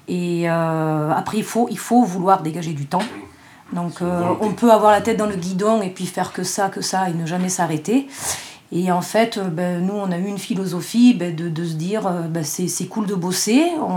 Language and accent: French; Provence-Alpes-Côte d'Azur, France; also born or lived in Cannes; Moi, je suis cannoise d'origine. Je suis née à Cannes. J'ai grandi dans l'Estérel. Au-dessus de la Méditerranée, avec une belle vue entre les Alpes et la mer